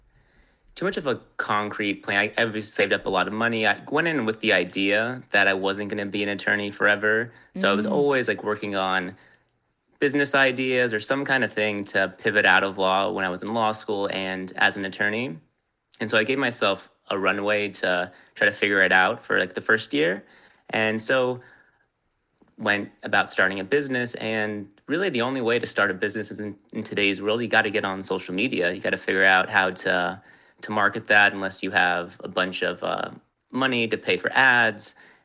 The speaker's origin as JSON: {"language": "English", "town": "Los Angeles", "region": "California", "country": "United States", "tie": "born or raised there", "also_born_or_lived": "New York", "said": "I moved back out here, born and raised in Los Angeles, then went to law school, obviously, in New York"}